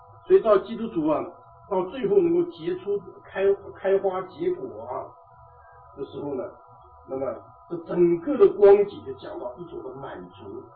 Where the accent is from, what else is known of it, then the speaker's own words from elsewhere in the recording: China; 我想我们中国人都懂得这个话的意思了啊